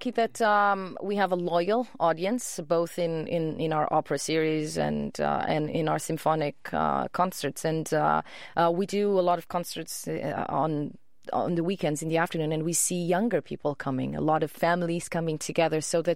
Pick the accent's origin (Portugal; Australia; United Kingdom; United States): Portugal; a lot of the musicians, this is in my hometown, we went to school together